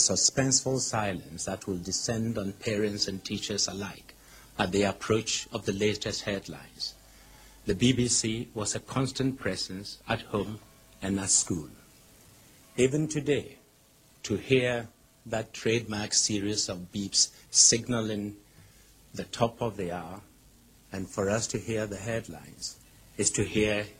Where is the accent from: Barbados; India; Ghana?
Ghana; I remember growing up in Ghana during the struggle for independence